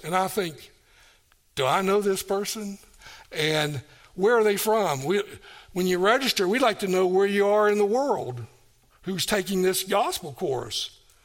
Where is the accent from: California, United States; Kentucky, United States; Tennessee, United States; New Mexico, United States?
Tennessee, United States; Kingsport; And she's in Kingsport, Tennessee, going to church that's my hometown.